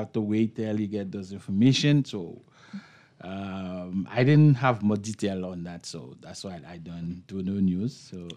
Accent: Haiti; parce qu'on est haïtien avec Brésil

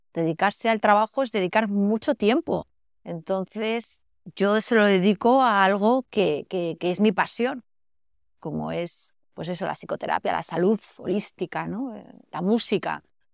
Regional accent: Basque Country, Spain; Yo soy vasca y el País Vasco es una región bastante hacia adentro. Las emociones no se expresan, ¿no? Somos un poquito fríos, más distantes que el resto de España.

